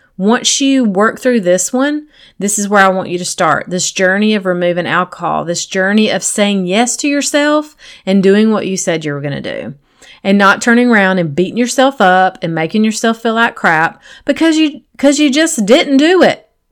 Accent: the South, United States; No, I'm talking about those lines that gets crossed, especially growing up in the South inside of church.

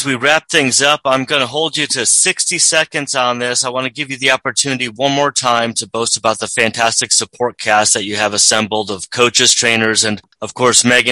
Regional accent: Connecticut, United States; We're both native New Englanders. You grew up in Maine. I grew up in Connecticut.

